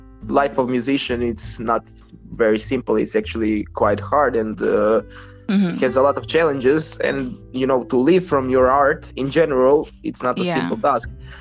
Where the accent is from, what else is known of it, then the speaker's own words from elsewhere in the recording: Croatia; English is a second language; I'm from Croatia